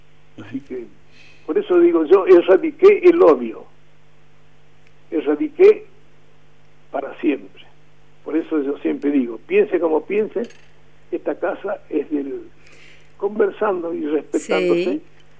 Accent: Salta, Argentina; yo soy salteño, ¿viste? Pero cuando nos radicamos del todo acá en Paiva, en Santa Fe

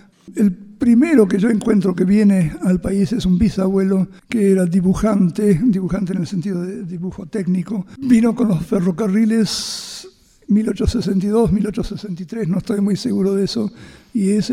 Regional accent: Argentina; con eso yo soy muy parte de la Argentina. Soy muy argentino. Después de 18 años afuera, volvía a mi país.

